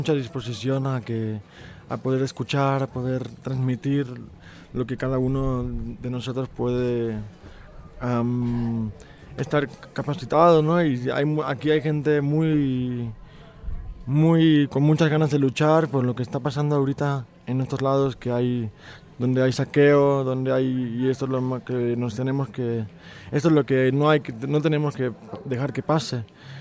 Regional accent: Barcelona, Catalonia, Spain; vengo de Barcelona. Y vengo aquí al Comparte después de 2 años y medio por aquí dando vueltas entre Guatemala, México y Costa Rica.

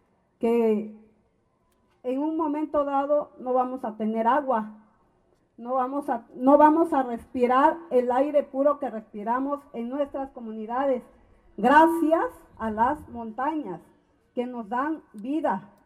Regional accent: Chapultenango, Chiapas, Mexico; vengo de la comunidad de Chapultenango, Chiapas, de aquí del estado.

